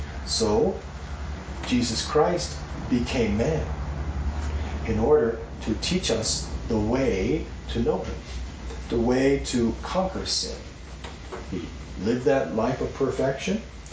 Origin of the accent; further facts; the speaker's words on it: Ireland; Well, I'm Irish.